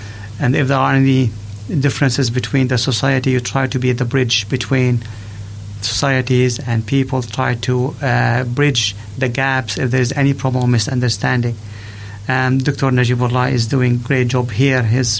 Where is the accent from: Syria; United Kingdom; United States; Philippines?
Syria; they know that I'm from Syria, they knew I am Muslim